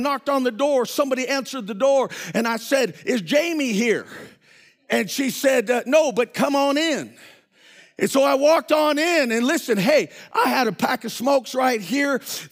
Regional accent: Billings, Montana, United States; also born or lived in Fort Belknap; I was raised in Billings, Montana, largest city in Montana. But I'm from a little reservation called Fort Belknap, Montana, in northern Montana, about 35 miles south of the border.

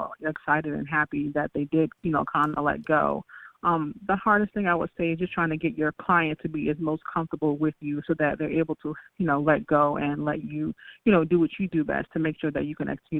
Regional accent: New York, United States; I am from New York. I graduated from New York Institute of Design in 2005

